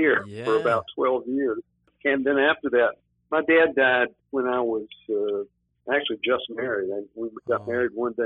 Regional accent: Georgia, United States; born there; I was born on the Air Force Base in Georgia, Robbins Field.

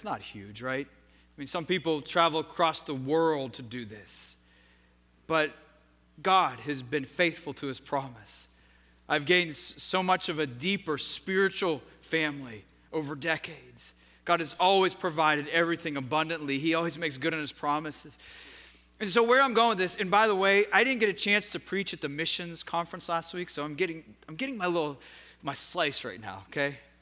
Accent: Pittsburgh, Pennsylvania, United States; Not many of you know that I grew up in Pittsburgh, and I'm very proud of that.

